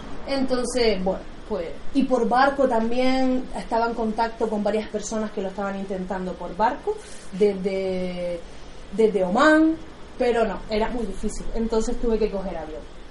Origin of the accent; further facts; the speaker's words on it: Canary Islands, Spain; me daba un poco de vergüenza no conocer las islas de donde soy. Entonces digo, vale, empiezo por Canarias, ¿no?